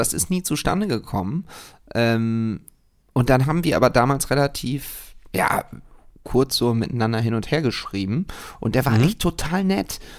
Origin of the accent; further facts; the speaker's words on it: Düsseldorf, North Rhine-Westphalia, Germany; Ich bin ja Düsseldorfer und bla, bla, bla.